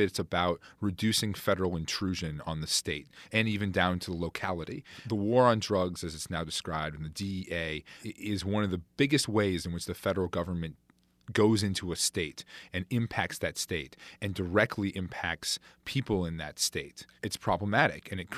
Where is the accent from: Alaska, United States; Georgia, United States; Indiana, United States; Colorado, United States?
Alaska, United States; Cordova; Cordova, where my parents still live, down on Prince William Sound, and that's what I still consider my hometown.